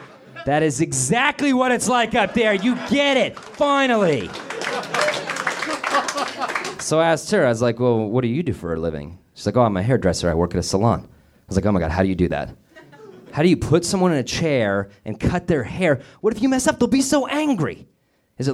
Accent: Denver, Colorado, United States; Best ad I've ever heard happens in my hometown of Denver, Colorado during the baseball games.

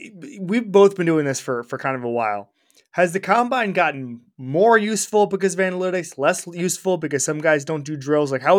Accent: Orlando, Florida, United States; he is in my hometown of Orlando, Florida.

